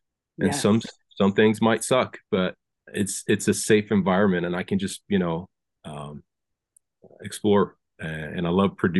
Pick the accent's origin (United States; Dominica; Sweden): Sweden; moved away; I played hockey growing up in Sweden, and then I heard there were like a bunch of leagues here in town, so I had to bring my skates from Sweden